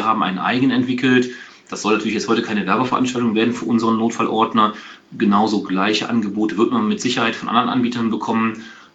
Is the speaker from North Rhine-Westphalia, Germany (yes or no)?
yes; Aachen, North Rhine-Westphalia, Germany; ich bin kein Kölner, ich komme aus Aachen